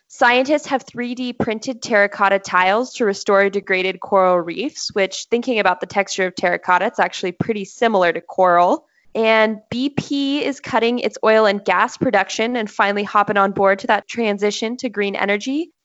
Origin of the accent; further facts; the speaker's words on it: Fairfax, California, United States; They were called Fairbucks because I grew up in Fairfax, California.